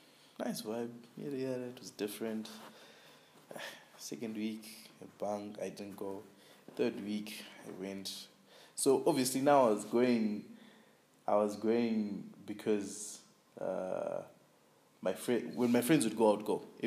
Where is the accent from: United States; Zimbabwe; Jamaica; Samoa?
Zimbabwe; moved away; also born or lived in Malaysia; I was like, I'm from Zimbabwe. She's like, oh, okay. So, which part of Nigeria is Zimbabwe?